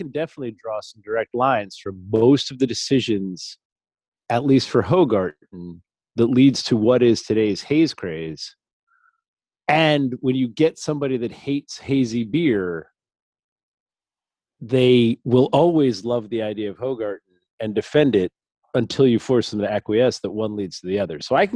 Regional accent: New Jersey, United States; accent: Jersey; So nobody gets confused by John and my Jersey accent on saying Celis.

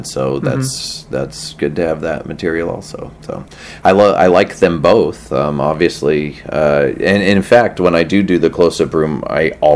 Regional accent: Pueblo, Colorado, United States; I'm from Pueblo, which is about 2 hours south of Denver.

